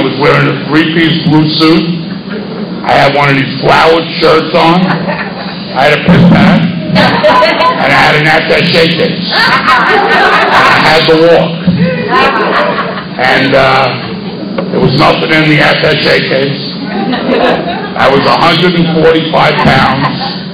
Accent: New York, United States; moved away as an adult; now in Florida, United States; I'm from New York, and I got thrown out of New York, and I came down to Florida.

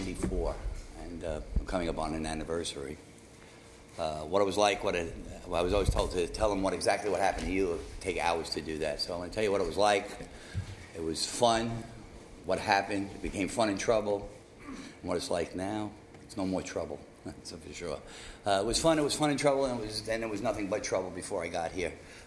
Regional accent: Brooklyn, New York, United States; I grew up in Crown Heights in Brooklyn, for those people who know New York.

